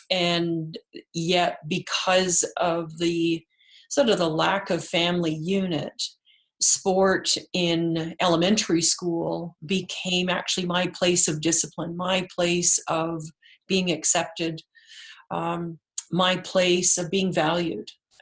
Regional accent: Ottawa, Ontario, Canada; I was born and raised in Ottawa, nation's capital

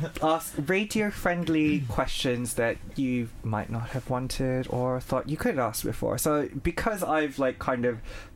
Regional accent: Bangladesh; And I'm from Bangladesh. I was raised in a Muslim household. So culturally, I definitely identify as Muslim. I still celebrate things like Eid, but I'm not a practicing Muslim.

